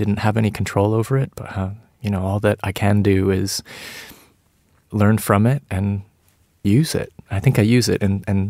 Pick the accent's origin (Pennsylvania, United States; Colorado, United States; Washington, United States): Colorado, United States; Colorado Springs; also born or lived in Scott Air Force Base; I grew up in Colorado Springs, actually. I'm from an Air Force family. I was born on Scott Air Base in 1978.